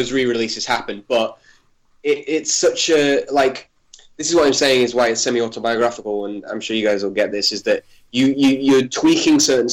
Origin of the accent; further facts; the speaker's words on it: North West England, United Kingdom; It's all set in rural Cumbria, where I grew up in the Lake District.